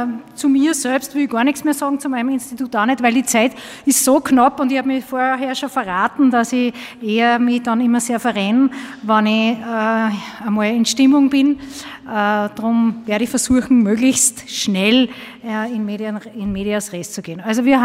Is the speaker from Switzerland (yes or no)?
no; Linz, Upper Austria, Austria; accent: Upper Austrian; Man hört an meiner Sprache, ja, ich bin aus Linz. Falls irgendjemand Probleme hat mit dem Oberösterreichischen, dann bitte mir darauf hinzuweisen, Hochdeutsch zu sprechen.